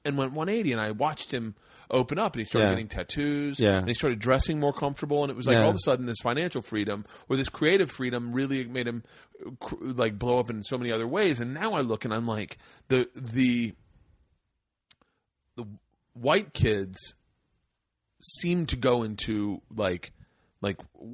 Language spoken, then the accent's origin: English; Tampa, Florida, United States; Tampa, yeah.